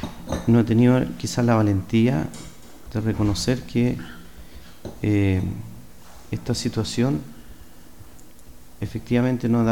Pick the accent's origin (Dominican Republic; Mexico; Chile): Chile; tengamos la capacidad como chilenos de decir basta de tantas cosas